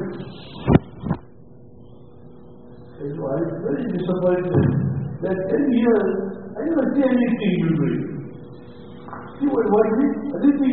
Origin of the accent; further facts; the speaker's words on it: India; And our concept, respect to others, especially as Indian Muslims, we generally, unfortunately, at times, tend to, and we are inclined to Indianize our Islam.